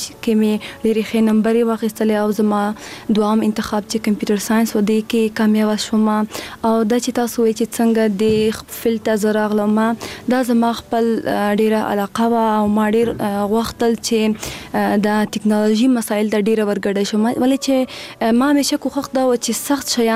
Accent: Paktika, Afghanistan; now in Kabul, Afghanistan; او زه اصل د پکتیکا ولایت څخه یم او زه چې ماشومه وم هلته یو 15 کلنی په زهل تاومه. بیا چې آلات ښه شولو موږ کابل ته راغلو

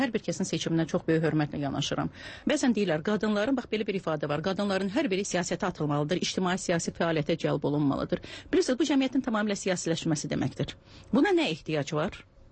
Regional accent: Kalbajar, Kalbajar District, Azerbaijan; born there; also born or lived in Shusha; Şuşa mənim uşaqlığımdır, Şuşa mənim gəncliyimdir. Özüm zatən hərbçi olduğuna görə, Kəlbəcərdə işlədiyinə görə mən Kəlbəcərdə doğulmuşam.

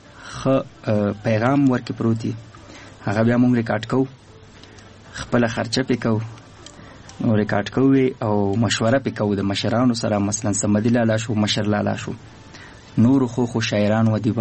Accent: Nangarhar, Afghanistan; مونږ خو د ننګرهار یو، د ښار یو

